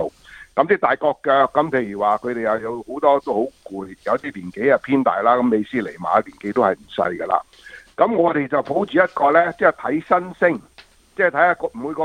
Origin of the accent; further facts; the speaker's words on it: China; 我哋中国人以前话友谊第一